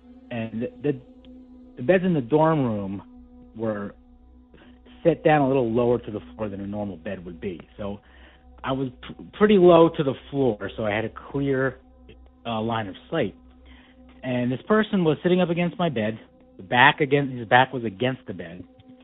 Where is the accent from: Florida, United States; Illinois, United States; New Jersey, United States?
New Jersey, United States; I'm from New Jersey.